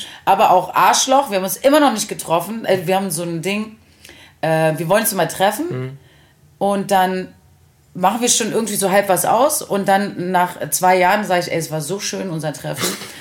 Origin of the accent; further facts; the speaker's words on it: Berlin, Germany; Deutsch und Schwedisch. Und dann bin ich in Berlin geboren. Also deshalb möchte ich nochmal hier, ganz wichtig, born and raised in Berlin.